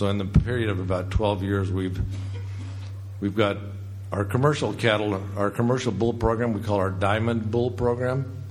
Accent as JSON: {"language": "English", "region": "Colorado", "country": "United States", "said": "from Northwest Colorado, Moffat County."}